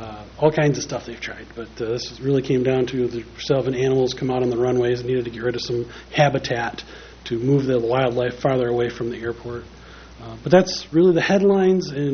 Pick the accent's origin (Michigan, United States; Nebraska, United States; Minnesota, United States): Michigan, United States; East Bay; So East Bay, my hometown, is at $727 million in equalized or SEV value.